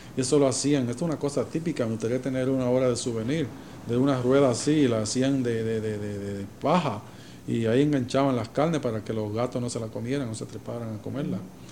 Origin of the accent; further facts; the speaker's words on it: Puerto Rico; Me acuerdo de primer gobernador puertorriqueño, Jesús T. Piñero, que era de mi pueblo precisamente, y quiero decirlo aquí con orgullo, que era de mi pueblo, Jesús T. Piñero.